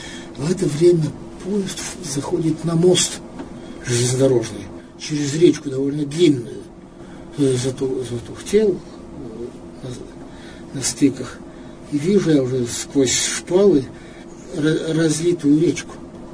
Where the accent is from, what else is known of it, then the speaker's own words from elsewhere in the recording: Ural, Russia; Ну, вы знаете, что я родился, вырос на Урале.